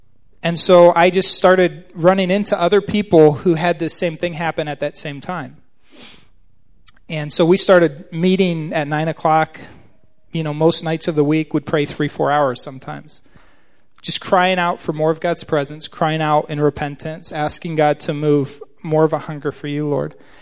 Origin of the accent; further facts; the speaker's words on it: Canton, United States; So I grew up here in Canton, went to Christian school my whole life